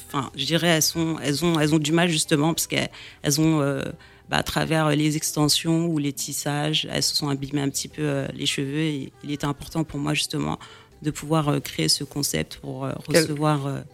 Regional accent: Corbeil-Essonnes, Île-de-France, France; C'est ça, j'ai grandi en France.

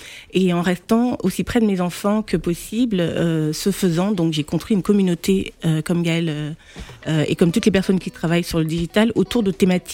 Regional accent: Gabon; moved away as an adult; now in Paris, France; Et j'ai fait mes débuts en Afrique, donc dans mon Gabon natal où j'ai travaillé 9 ans. Et en 2012, je me suis réinstallée à Paris avec 4 enfants sous les bras.

